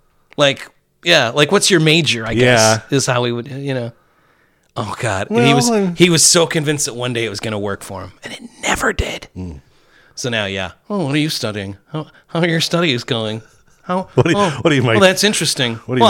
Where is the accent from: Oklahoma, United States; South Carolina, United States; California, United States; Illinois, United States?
Illinois, United States; So back in my hometown, there was the next suburb over was Orland Park.